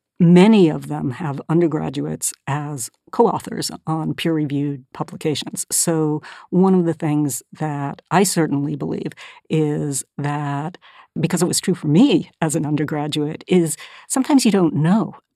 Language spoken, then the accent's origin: English; California, United States; So I grew up mostly in California, in Northern California.